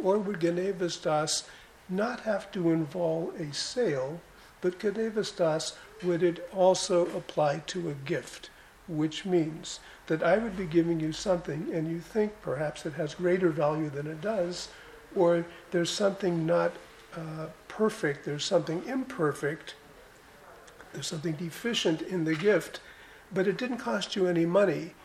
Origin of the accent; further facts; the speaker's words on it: California, United States; I'll use American money because I'm from California, it's worth $100